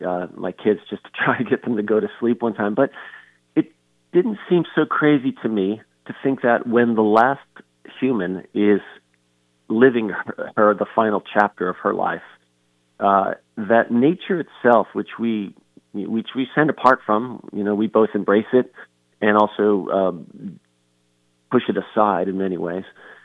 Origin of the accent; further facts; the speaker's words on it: Pennsylvania, United States; I'm not a survivalist, but growing up in Pennsylvania and doing winter sports, I slept in the snow.